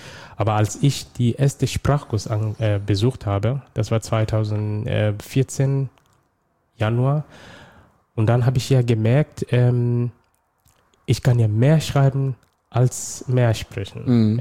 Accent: Somalia; German is a second language; now in Germany; Ursprünglich komme ich aus Somalia. Ich bin seit 2011 in Deutschland.

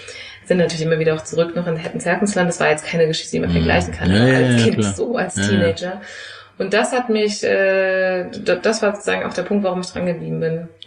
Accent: Frankfurt, Hesse, Germany; Ich bin hier in Frankfurt geboren und aufgewachsen, ging hier zur Grundschule, habe hier Abitur gemacht, ging hier an die Universität und arbeite jetzt hier immer noch in Frankfurt.

